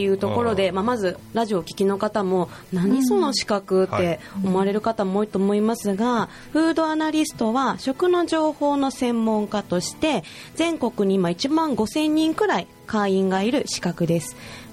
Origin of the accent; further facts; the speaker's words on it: Miyazaki, Japan; 出身は宮崎県宮崎市です。